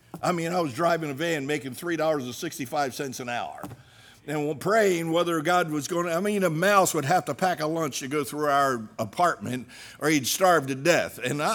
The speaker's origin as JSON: {"language": "English", "region": "New Jersey", "country": "United States", "said": "You know, I'm from New Jersey. I'm blunt."}